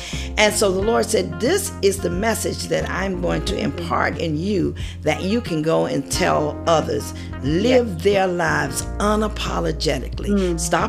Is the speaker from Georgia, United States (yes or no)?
yes; Savannah, Georgia, United States; we're starting it in Savannah, Georgia, my hometown.